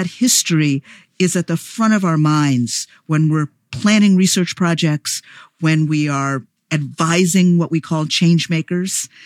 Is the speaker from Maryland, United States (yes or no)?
no; New Orleans, Louisiana, United States; also born or lived in Chicago; I grew up in New Orleans, and my parents moved to Chicago. But whenever we'd go down to New Orleans, I would see exactly the kind of things that you describe.